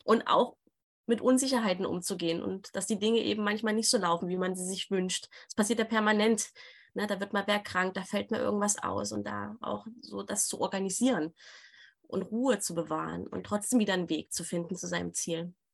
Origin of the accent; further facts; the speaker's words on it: Saxony, Germany; ich komme ja aus Sachsen